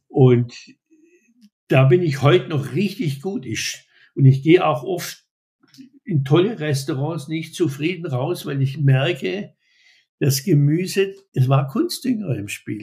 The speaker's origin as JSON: {"language": "German", "town": "Schwäbisch Gmünd", "region": "Baden-Württemberg", "country": "Germany", "said": "ich komme aus Schwäbisch Gmünd und Württemberg ist ein protestantisches Land. Teilweise gnadenlos protestantisch."}